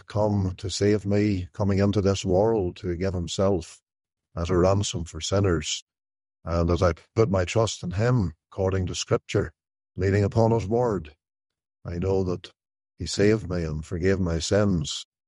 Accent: Northern Ireland, United Kingdom; I am from Northern Ireland, as your listeners will be aware, and grew up in a Christian family. My father and mother were both converted people who knew the Lord.

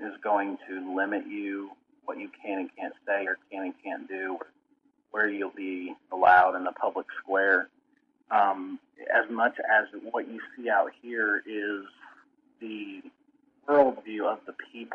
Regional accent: Indiana, United States; And growing up in Indiana, nobody did that.

